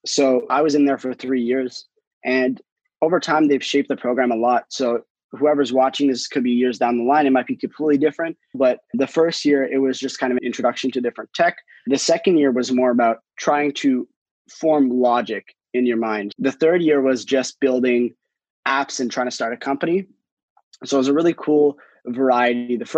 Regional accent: Toronto, Ontario, Canada; moved away as an adult; I'm from Toronto, Canada, and I just moved here last week.

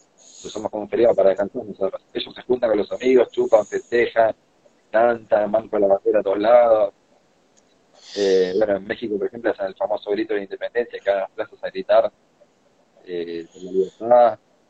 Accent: Argentina; lo que somos acá los argentinos. Si vos te pones a pensar, somos una mezcla rarísima. Somos todos descendientes de italianos, españoles, ingleses, alemanes.

